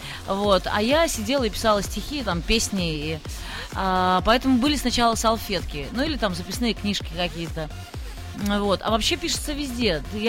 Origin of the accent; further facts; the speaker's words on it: Saint Petersburg, Russia; По большому счету, родной город — это тот, где тебе хорошо. Какая разница, как он называется. У меня так случилось, что это Питер.